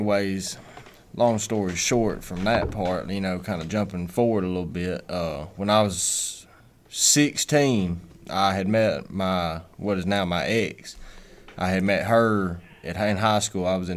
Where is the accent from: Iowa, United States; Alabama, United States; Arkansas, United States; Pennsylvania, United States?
Alabama, United States; Muscle Shoals; I'm 22, and I'm from Muscle Shoals, Alabama.